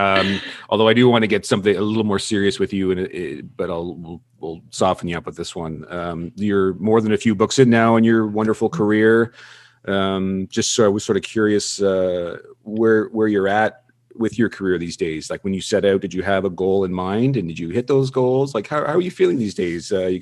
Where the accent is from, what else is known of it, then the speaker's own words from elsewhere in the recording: Canada; I'm Canadian, like I'm supposed to care